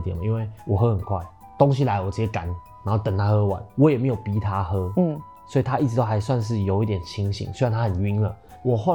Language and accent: Chinese; Taiwan